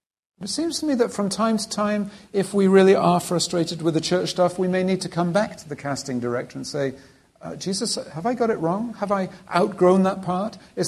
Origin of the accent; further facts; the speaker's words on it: Wales, United Kingdom; As a Welsh person, I'm actually waiting for this very fine principle to be applied to the Welsh.